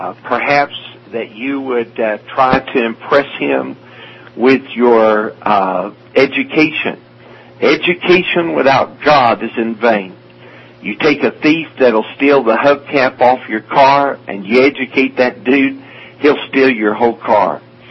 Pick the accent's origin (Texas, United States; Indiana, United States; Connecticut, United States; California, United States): Texas, United States; Dallas; born there; I was born on March the 1st, 1949, in Dallas, Texas